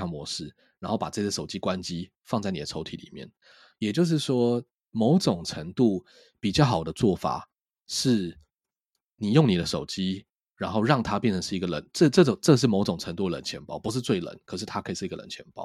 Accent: Taiwan; 我们台湾这边就有一个 best practice

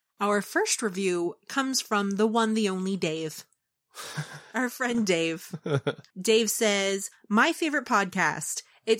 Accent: Fort Worth, Texas, United States; We are from Fort Worth. Get it right.

